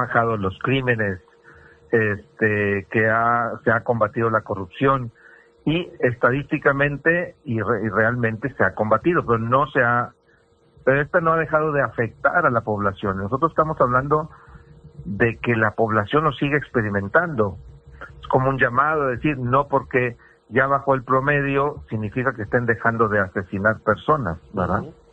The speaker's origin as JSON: {"language": "Spanish", "country": "Mexico", "said": "Somos mexicanos matando a mexicanos."}